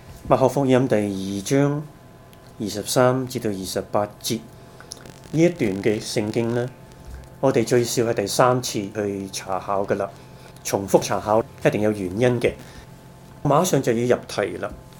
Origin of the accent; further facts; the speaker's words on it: China; 我哋系华人，我哋系中国人。